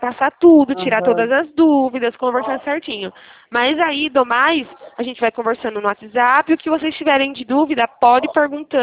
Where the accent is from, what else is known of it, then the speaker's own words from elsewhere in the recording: Araras, São Paulo, Brazil; eu sou daqui de Araras mesmo, tá?